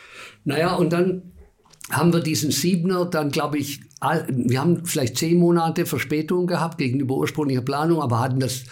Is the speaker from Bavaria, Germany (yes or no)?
yes; Bavaria, Germany; born there; Da ich gesagt, aber ich bin in Bayern geboren.